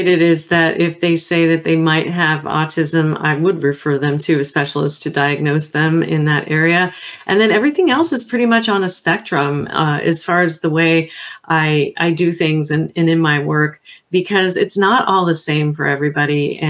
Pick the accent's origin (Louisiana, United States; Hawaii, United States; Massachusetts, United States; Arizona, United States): Hawaii, United States; I am Hawaiian, and I like being able to show this picture whenever I mention life domains.